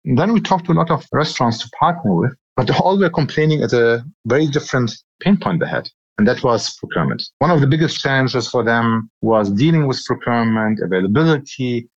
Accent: Germany; now in United Arab Emirates; I was born and raised in Germany to Syrian parents, but I've been here in the region for the past 9 years building tech startups.

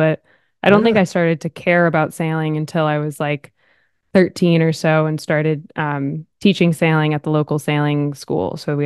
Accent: New York, United States; I'm from New York State, so the Hudson Valley area. So it's a little bit north of New York City, on the Hudson River. So that's where I started sailing, was on the little river there.

